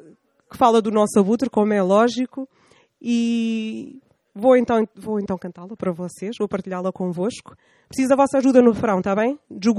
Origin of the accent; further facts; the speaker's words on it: Guinea-Bissau; born there; se eu nasci na Guiné-Bissau